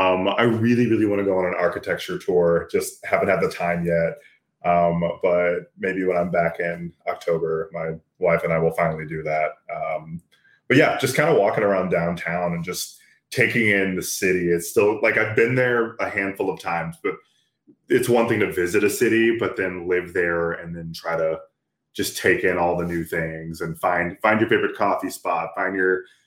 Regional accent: Houston, Texas, United States; Houston, Texas.

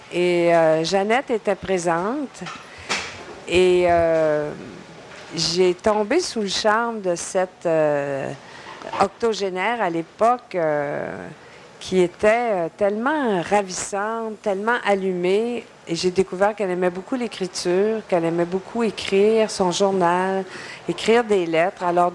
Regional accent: Saguenay, Quebec, Canada; moved away as an adult; Tu vois, j'ai quitté le Saguenay en 1968. Pour faire mes études en théâtre.

